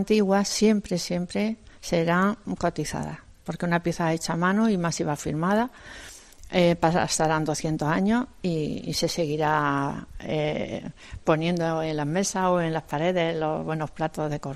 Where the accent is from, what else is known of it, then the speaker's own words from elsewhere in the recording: Jaén, Andalusia, Spain; como somos de allí de Jaén, pues tendré más tiempo para visitar a la familia